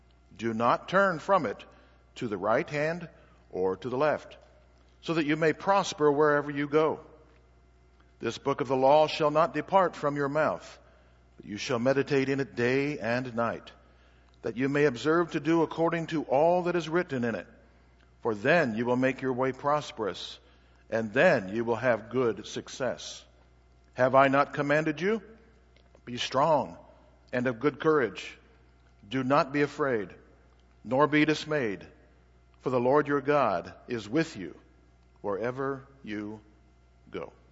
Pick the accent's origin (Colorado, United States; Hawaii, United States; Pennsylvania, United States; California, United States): Colorado, United States; Or as they used to say where I grew up in Colorado, he was scared spitless.